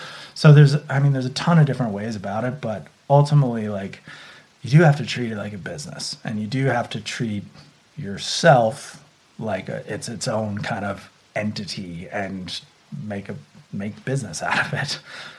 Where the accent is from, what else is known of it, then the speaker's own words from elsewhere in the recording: Santa Cruz, California, United States; even though I grew up in Santa Cruz at the beach.